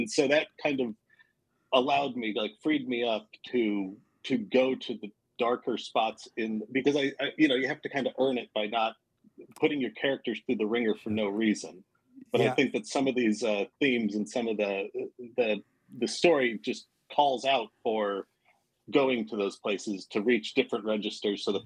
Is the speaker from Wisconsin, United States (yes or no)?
yes; Wisconsin, United States; We're Iowans by way of Arizona, and then, so I was born in Prairie du Chien. I moved to Stoughton. I moved to Neillsville. I moved to Milton for high school.